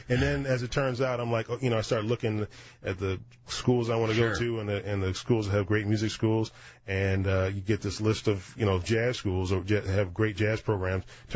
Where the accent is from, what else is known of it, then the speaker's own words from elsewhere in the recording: Evanston, Illinois, United States; Evanston, Illinois.